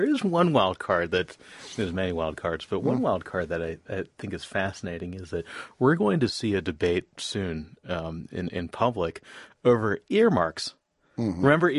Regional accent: Maryland, United States; So I'm from Maryland, and Governor Larry Hogan, a moderate Republican, is facing re-election again.

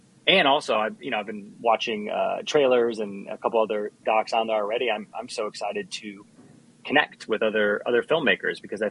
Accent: Chesterton, Indiana, United States; I'm from Chesterton, and that's where she's from.

